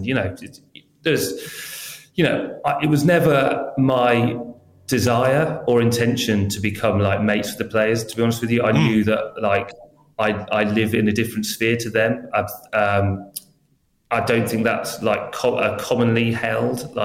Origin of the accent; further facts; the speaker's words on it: England, United Kingdom; no, I'm very English.